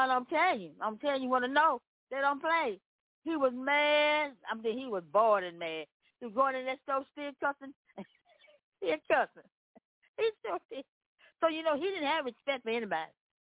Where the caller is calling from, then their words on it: Memphis, Tennessee, United States; I'm coming from Memphis, Tennessee.